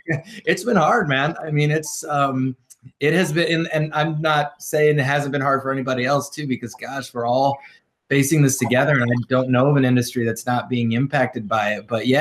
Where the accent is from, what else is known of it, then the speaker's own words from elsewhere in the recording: Sarasota, Florida, United States; born there; Let's see, I was born in Sarasota, Florida on January 1st as a wee little bit.